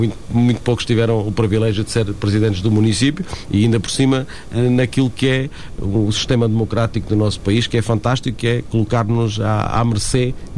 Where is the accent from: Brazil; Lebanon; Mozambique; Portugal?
Portugal; Mértola, Beja; Eu sou de Mértola, sou ainda mais do interior de Mértola, de uma localidade muito que é Boisões, ainda mais a sul do concelho. Fiz todo o meu percurso pessoal e profissional em Mértola